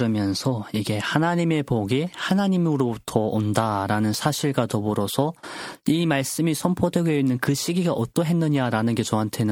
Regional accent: North Korea; 저희 고향 북조선

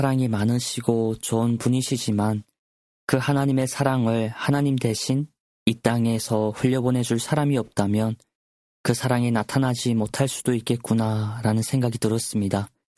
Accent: North Korea; moved away; 저도 북조선에서 태어났고 그리고 영양실조 걸릴만큼 되게 고난의 시간도 있었고

